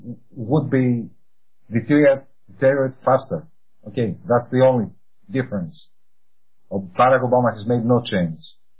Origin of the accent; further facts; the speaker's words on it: Greece; English is a second language; I come from Greece, you know, we're a victim also of the U.S. policy.